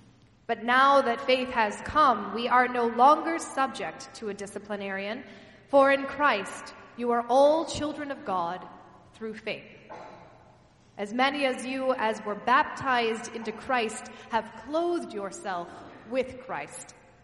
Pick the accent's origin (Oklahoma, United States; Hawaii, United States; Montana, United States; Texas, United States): Texas, United States; Growing up in Texas, we'd seen plenty of people from Mexico. I had friends in school from Bolivia and Colombia.